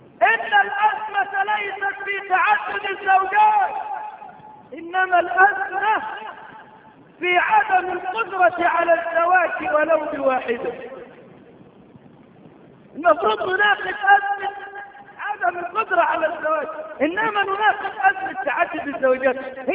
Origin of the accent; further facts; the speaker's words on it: Egypt; ليس عندنا في مصر دولة نايمة أصل النمية